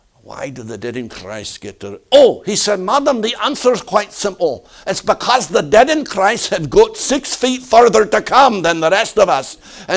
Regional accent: Philadelphia, Pennsylvania, United States; When I was a boy growing up in Philadelphia, before I was in school, I would be in the house

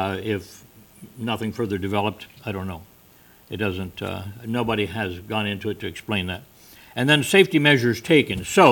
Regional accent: United States; Now, being an American, the whole concept of being noble is an unusual concept to me.

